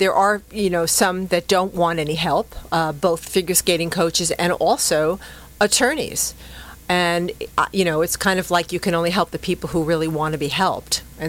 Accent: Irvine, California, United States; And when I was 47, they opened a rink in Irvine, in my hometown, and I started skating again as a lark

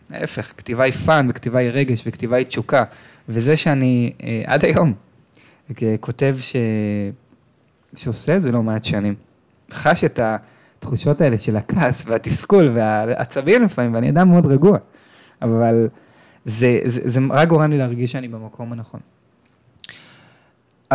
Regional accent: Tel Aviv, Tel Aviv District, Israel; אני זוכר את עצמי, בגיל 15, גדלתי בתל אביב, הייתי נוסע באוטובוס

